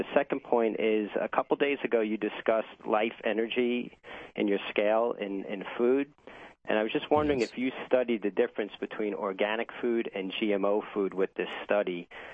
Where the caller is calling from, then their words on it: Long Island, New York, United States; from Long Island again. I feel like a regular here.